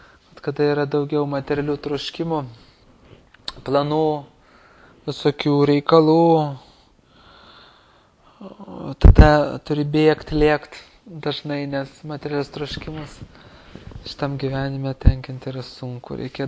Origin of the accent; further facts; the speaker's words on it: Kaunas, Kaunas County, Lithuania; aišku, ten buvo miestas, bet vis tiek buvo truputėlį gamtos. Šaliakalnį augau prie Vytauto parko, ten daug yra, prie žolyno.